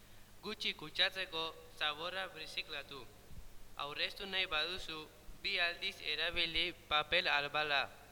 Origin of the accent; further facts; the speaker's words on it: Arrasate, Basque Country, Spain; born there; Ni Arrasateko ospitalean jaio nintzen.